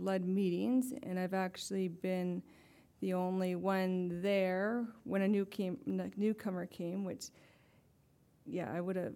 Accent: Airdrie, Alberta, Canada; I'm from Airdrie, which is just north of the city here.

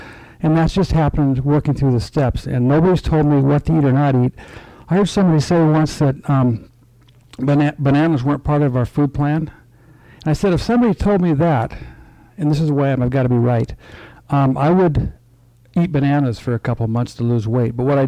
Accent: Olympia, Washington, United States; from Olympia, Washington.

